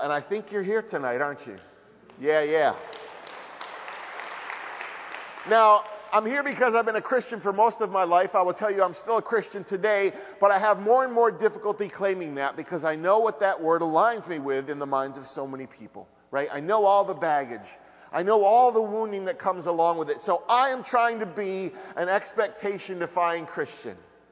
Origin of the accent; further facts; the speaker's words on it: Syracuse, New York, United States; I grew up in Syracuse, New York, in a fairly traditional Italian Roman Catholic family, which means I was raised on gluten and guilt.